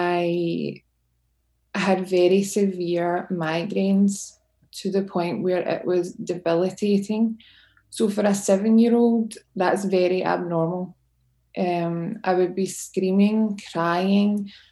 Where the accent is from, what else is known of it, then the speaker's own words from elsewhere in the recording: Scotland, United Kingdom; So for me, I grew up in Scotland, which is obviously a lovely country. There's a lot of countryside.